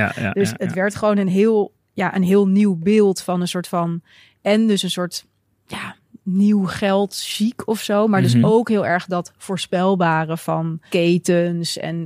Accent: Amsterdam, North Holland, Netherlands; Want ik ben dan zelf opgegroeid in Oud-Zuid, inderdaad.

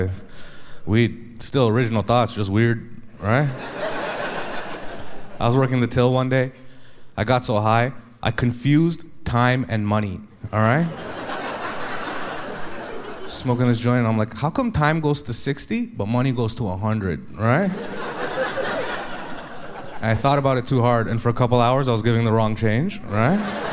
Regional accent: India; Like, I'm an Indian guy, born and raised.

